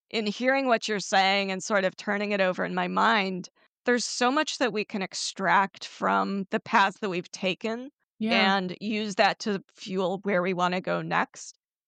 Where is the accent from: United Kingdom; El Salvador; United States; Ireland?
United States; Midwest; I'm from the Midwest, so I have a very like measured cadence.